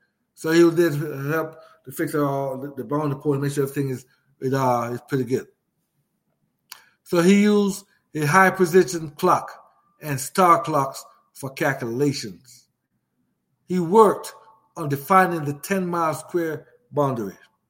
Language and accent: English; Maryland, United States; Now, I grew up, like I said, I grew up in Maryland, 15, 20 minutes away from D.C., right?